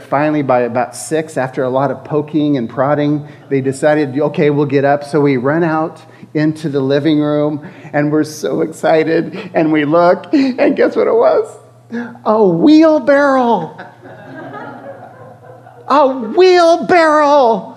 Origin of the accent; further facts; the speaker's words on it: California, United States; I grew up in Northern California.